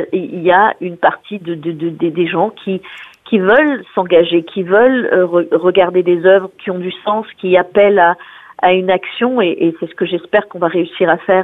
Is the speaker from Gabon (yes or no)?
yes; Gabon; also born or lived in Burundi / Central African Republic; moi, je suis née au Gabon, donc j'ai grandi dans plusieurs pays d'Afrique, le Gabon, le Burundi, la République centrafricaine.